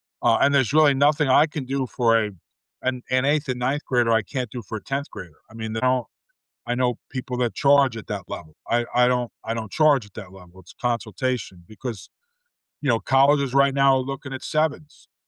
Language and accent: English; New York, United States; I'm originally from Long Island.